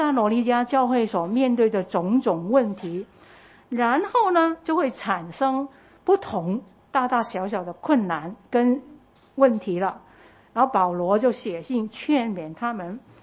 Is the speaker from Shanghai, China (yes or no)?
no; Guangdong, China; accent: Cantonese; 我们广东话叫 呢头去嗰头翻。